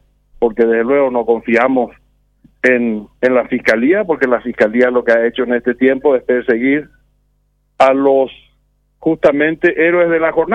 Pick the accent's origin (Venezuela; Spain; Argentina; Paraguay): Paraguay; porque como paraguayos, a la gente que ha salido a la calle a defender la democracia